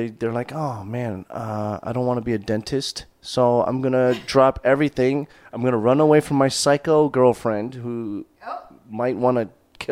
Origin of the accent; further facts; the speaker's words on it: Michigan, United States; now in Los Angeles, United States; I'm from Michigan. Yes, originally.